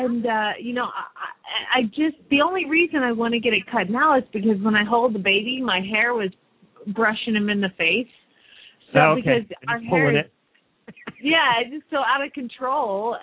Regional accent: Phoenix, Arizona, United States; from Phoenix, Arizona.

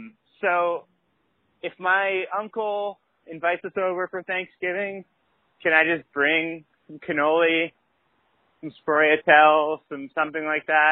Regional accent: Queens, New York, United States; I'm from Ridgewood, Queens.

